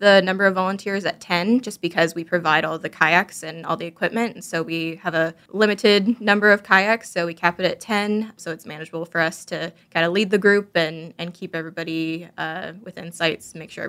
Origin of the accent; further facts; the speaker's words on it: Tennessee, United States; now in Yankton, United States; Just south of Nashville.